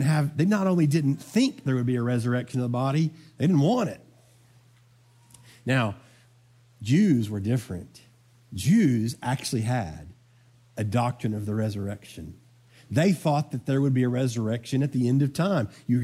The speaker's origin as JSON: {"language": "English", "region": "the South", "country": "United States", "tie": "born or raised there", "said": "What if my conviction about Christianity is based mostly on the fact that I grew up in the Bible Belt?"}